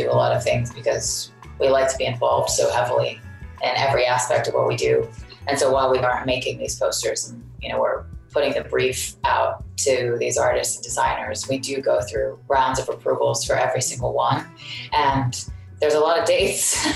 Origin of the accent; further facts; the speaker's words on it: Houston, Texas, United States; it's because we're from Houston, which is a space city. That's just who we are and where we're from.